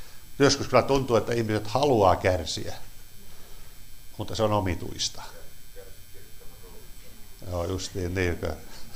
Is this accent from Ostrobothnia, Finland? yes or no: yes; Ostrobothnia, Finland; Tämä Pohjanmaalla, missä olen kotoisin